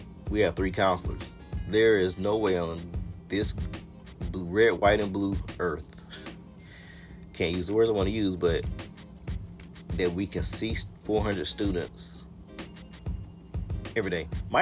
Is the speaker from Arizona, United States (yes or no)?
no; Georgia, United States; If you just now listen to my podcast, of course, you know I'm from Georgia.